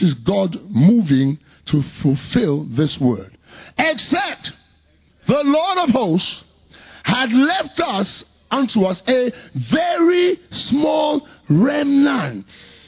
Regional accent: Ibadan, Oyo, Nigeria; And it is beginning in this Obodo Ibadan, my hometown.

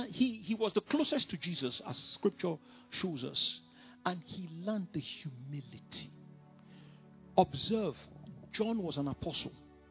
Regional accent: England, United Kingdom; So I just said, oh, I'm from England, and I just wanted to come and say hello to Kenneth Hagin

